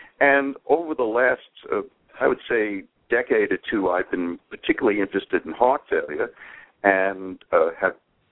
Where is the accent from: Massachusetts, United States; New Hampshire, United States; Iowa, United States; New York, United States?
New York, United States; I'm from the United States and grew up around the New York area and went to Cornell as an undergraduate